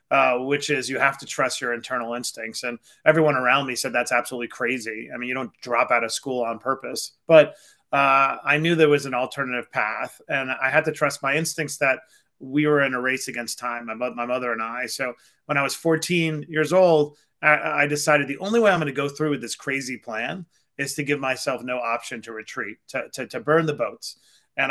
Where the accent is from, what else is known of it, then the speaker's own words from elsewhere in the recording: New York City, New York, United States; Yeah, I grew up in Queens, New York. Shout out to anyone from Queens who's listening. I grew up on Springfield Boulevard, and the background of my early life was extreme abject poverty.